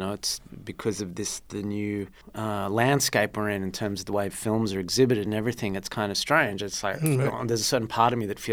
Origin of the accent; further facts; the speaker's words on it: Australia; I'm sitting here as an Australian